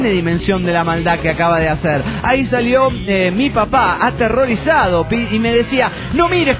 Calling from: Guatemala; de Guatelinda.

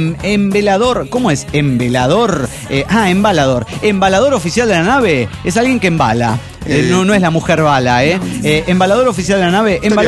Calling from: Mar del Plata, Buenos Aires Province, Argentina; de Mar del Plata en Chichinales.

